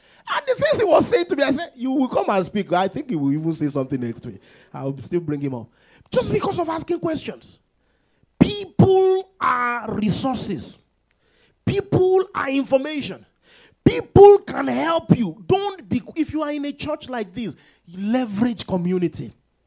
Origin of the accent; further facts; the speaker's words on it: Nigeria; now in United States; When I first came to the United States and I entered the library, you know, based on, because I grew up in Nigeria